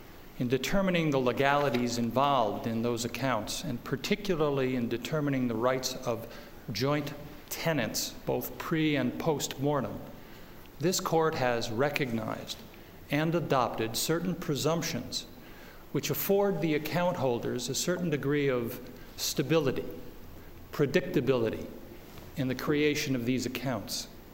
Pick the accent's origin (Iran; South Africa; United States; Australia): United States; Avon, Ohio; I'm from Avon, Ohio